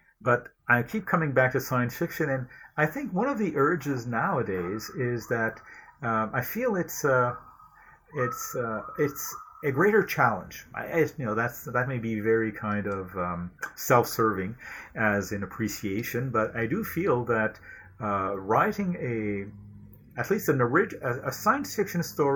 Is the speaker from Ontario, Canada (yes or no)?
yes; Ontario, Canada; first language French; English is a second language; I was a Franco-Ontarian growing up in Ontario, so speaking a minority language. My mother is a French immigrant